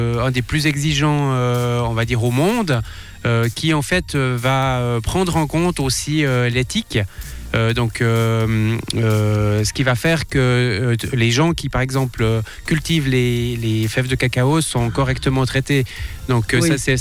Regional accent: Vaud, Switzerland; Moi, je viens du pied du Jura, oui. Dans le Nord Vaudois.

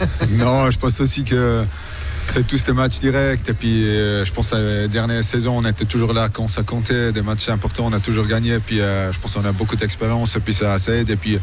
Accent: Germany; À la fin, je suis allemand, du coup, un peu plus calme

